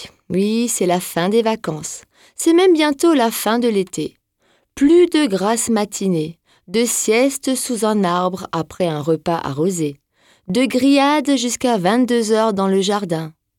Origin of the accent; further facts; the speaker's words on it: Grand Est, France; Je suis française, bien sûr, mais avant tout alsacienne.